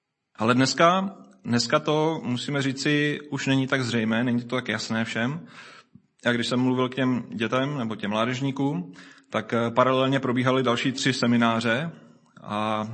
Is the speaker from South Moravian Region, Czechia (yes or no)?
yes; Brno, South Moravian Region, Czechia; moved away as an adult; now in Kroměříž, Czech Republic; Můžu říct, že jsem původně z Brna, narodil jsem se před skoro 40 lety, nebo 39 lety na Obilňáku tady v Brně, a vlastně někdy v 20 jsem se odstěhoval do Kroměříže